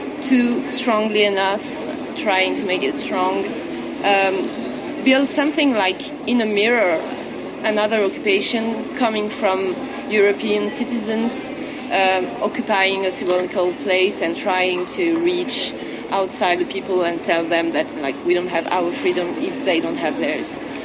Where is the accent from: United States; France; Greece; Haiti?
France; English is a second language; I'm coming from France.